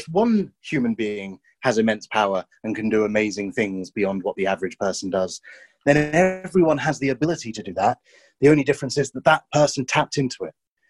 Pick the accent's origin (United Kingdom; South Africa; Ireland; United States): United Kingdom; We're very British, right?